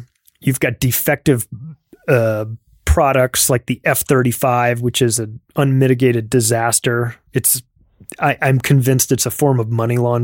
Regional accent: United States; As an American, with friends that are from the UK

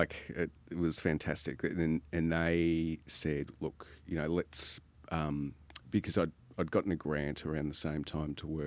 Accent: Australia; I thought, you know, they've just put me on the short list because I'm Australian

